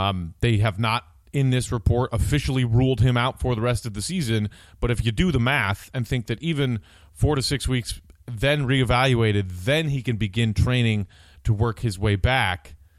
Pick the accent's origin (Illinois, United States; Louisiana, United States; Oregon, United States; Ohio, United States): Illinois, United States; Chicago; made me feel proud as a Chicagoan and a diehard Chicago sports fan.